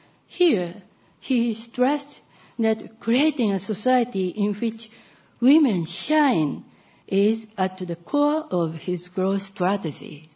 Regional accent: Kochi, Japan; born there; English is a second language; I was born in Kochi, a small city in Japan's Shikoku region.

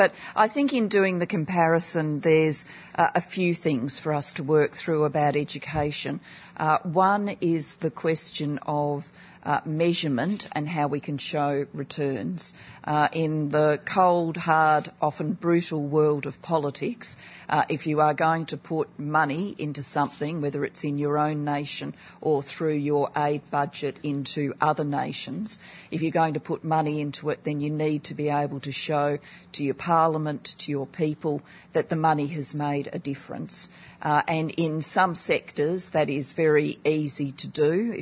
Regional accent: Adelaide, South Australia, Australia; when I grew up in South Australia, in Australia, in my hometown of Adelaide

